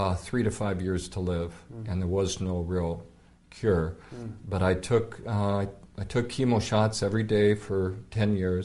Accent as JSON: {"language": "English", "region": "West Coast", "country": "United States", "tie": "born or raised there", "also_born_or_lived": "Seattle / Fairfield, Iowa", "said": "I was born in Seattle. I was raised on the West Coast. And, of course, I came to Fairfield with everybody else in the late 70s."}